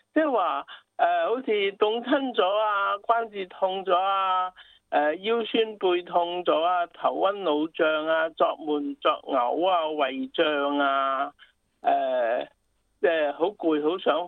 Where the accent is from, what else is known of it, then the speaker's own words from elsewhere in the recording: Guangdong, China; 咁我哋广东人咧就比较喜欢喺暑天咧